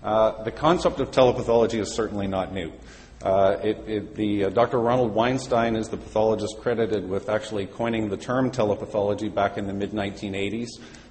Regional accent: Toronto, Ontario, Canada; born there; I was born in Toronto, but if it's of any redeeming value, my father grew up in Montreal West on Brock Avenue

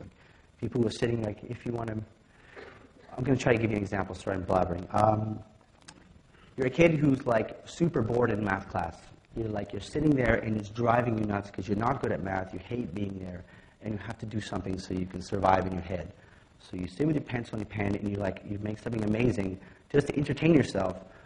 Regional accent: Quebec, Canada; I sell more records here because I'm from Quebec than any other place in the world.

